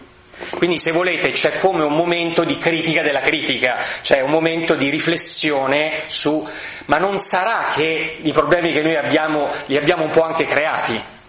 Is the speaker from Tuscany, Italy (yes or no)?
no; Rome, Lazio, Italy; la prospettiva di queste cose è chiaramente romana, perché io sono di Roma, per fortuna e purtroppo